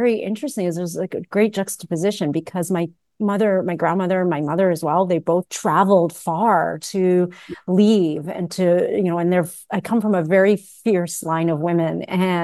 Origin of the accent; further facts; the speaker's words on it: Canada; born there; I was born in Canada. And so for me, it was, that wasn't the case. And I was in a very, you know, a part of Canada where I was the only brown girl actually in my whole school, except for my sister